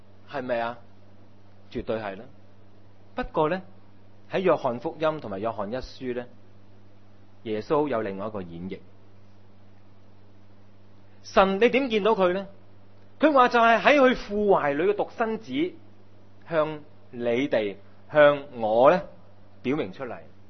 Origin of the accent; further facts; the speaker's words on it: China; 我哋中國人咧句説話喎，四個字嘅高深